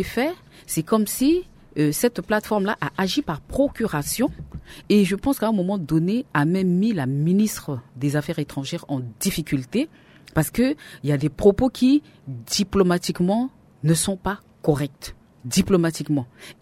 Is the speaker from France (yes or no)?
no; Central African Republic; On est tous des Centrafricains. On est dans une nation plurielle où foisonnent des idées, où foisonnent des opinions et on est en démocratie